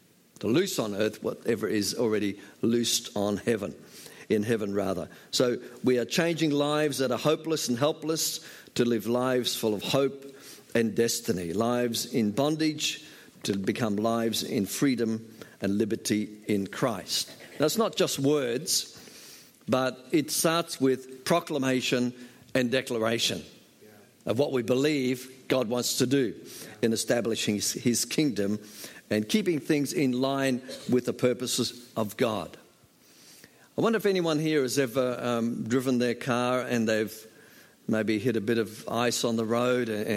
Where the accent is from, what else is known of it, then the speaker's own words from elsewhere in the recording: Australia; moved away as an adult; now in China; I say, well, I'm from Australia, but I live in China.